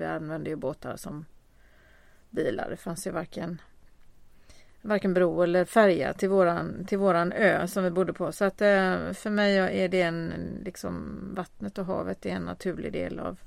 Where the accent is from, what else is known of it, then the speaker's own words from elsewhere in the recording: Gothenburg, Västra Götaland County, Sweden; Vi kommer från Göteborg. Vi är i övre medelåldern eller undre överåldern eller vad man säger.